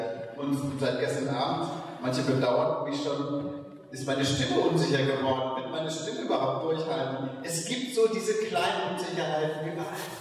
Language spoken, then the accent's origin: German; Kaufungen, Hesse, Germany; ich bin aus Kaufung bei Kassel